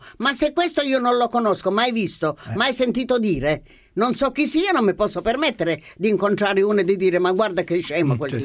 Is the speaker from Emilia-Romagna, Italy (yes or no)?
no; Calabria, Italy; No, io non sono siciliano, ne sono calabrese.